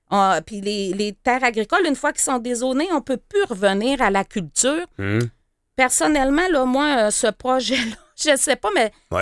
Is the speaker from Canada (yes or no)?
yes; Sorel, Quebec, Canada; c'est le premier souvenir qui me reste de Sherbrooke quand je suis arrivée de Sorel pour me louer un appartement quand